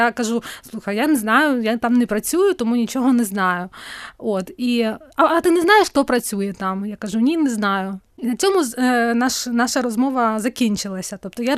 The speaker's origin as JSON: {"language": "Ukrainian", "region": "Crimea", "country": "Ukraine", "said": "а я взагалі-то не з Львова, я взагалі-то кримчанка."}